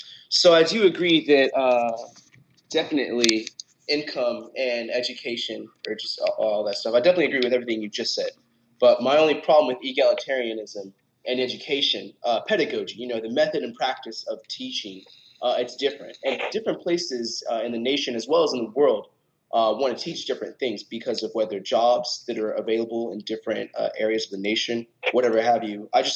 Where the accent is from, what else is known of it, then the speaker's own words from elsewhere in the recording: California, United States; Yeah, So I grew up in poverty. I'm from California.